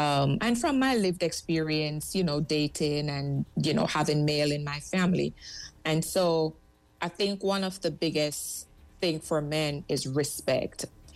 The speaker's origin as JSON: {"language": "English", "country": "Jamaica", "said": "the blessing of being a Jamaican or maybe a Caribbean person is our level of resilience."}